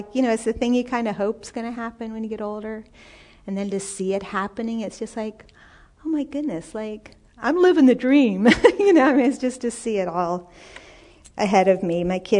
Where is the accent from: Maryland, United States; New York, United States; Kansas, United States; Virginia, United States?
Virginia, United States; also born or lived in England; now in Louisville, United States; I was born in England, raised in Northern Virginia, went to college in Philadelphia and studied technical theater.